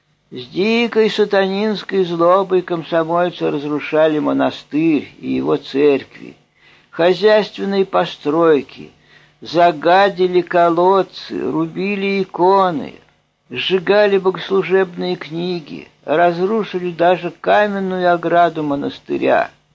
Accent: Ivanovo, Ivanovo Oblast, Russia; Я сам родом из Иваново-Вознесенска.

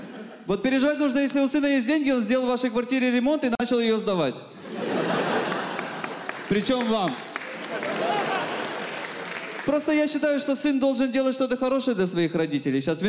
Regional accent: Odesa, Odesa Oblast, Ukraine; Я родом из Одессы. У меня в Одессе живут родители.

